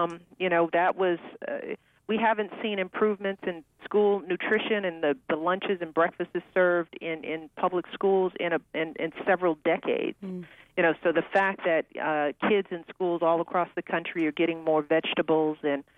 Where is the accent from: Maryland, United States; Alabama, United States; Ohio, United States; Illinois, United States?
Illinois, United States; Chicago; We're going to be in Chicago, my hometown, and we're going to be in Mississippi.